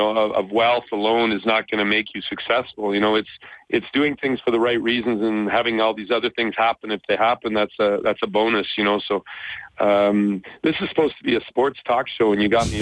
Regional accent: the Prairies, Canada; When we grew up in Canada, in the prairies, in the cold at minus 40, we are practical people at our soul.

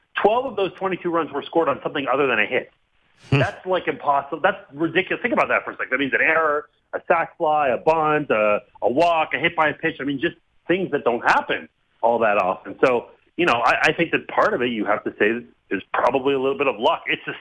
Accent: Quebec, Canada; I grew up in Quebec. I'm pretty proud of that.

